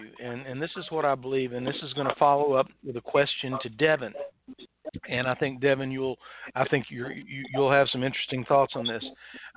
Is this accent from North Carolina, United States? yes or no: yes; Morganton, North Carolina, United States; I'm from Morganton, North Carolina.